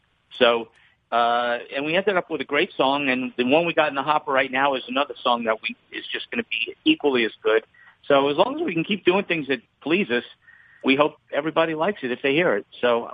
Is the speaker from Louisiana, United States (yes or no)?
yes; New Orleans, Louisiana, United States; we grew up in New Orleans together, Neil and I. So, I mean, we came up from the same musical roots.